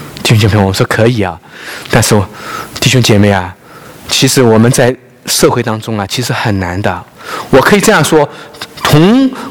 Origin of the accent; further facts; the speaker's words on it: Zhejiang, China; 我的故乡人是王阳明啊，心学大师啊